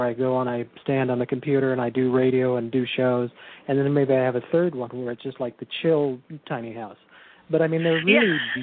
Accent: California, United States; I grew up in California

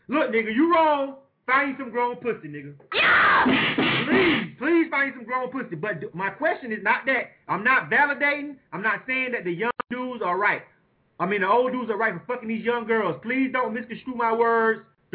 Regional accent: Florida, United States; Because I'm going to tell you right now, I'm from Bay County, Florida.

